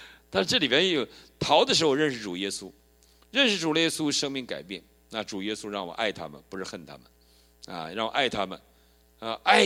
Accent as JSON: {"language": "Chinese", "region": "Heilongjiang", "country": "China", "said": "因为我在黑龙江逃，那就是黑龙江的警察，我是黑龙江人"}